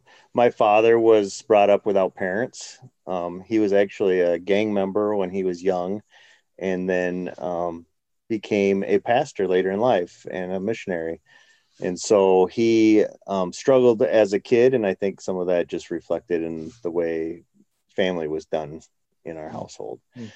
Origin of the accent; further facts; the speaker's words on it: California, United States; I grew up in Southern California to a missionary dad.